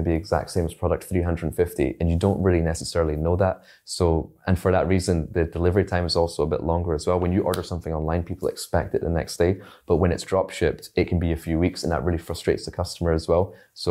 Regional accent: Scotland, United Kingdom; born or raised there; also born or lived in China

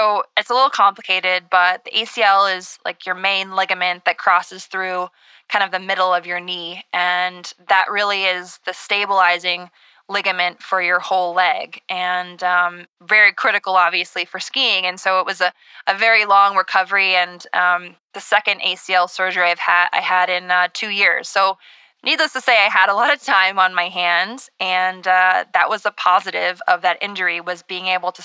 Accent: Minnesota, United States; I won the Olympics in downhill skiing. I'm from Minnesota

